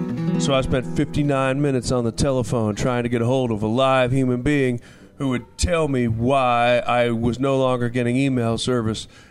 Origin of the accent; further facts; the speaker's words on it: New York, United States; originally I'm from New York. I'm from Western New York, actually.